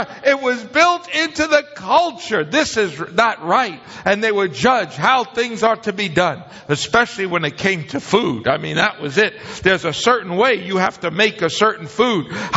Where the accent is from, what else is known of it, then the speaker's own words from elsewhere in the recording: Bronx, New York, United States; I grew up in the Bronx, New York, so I'm a New York Italian.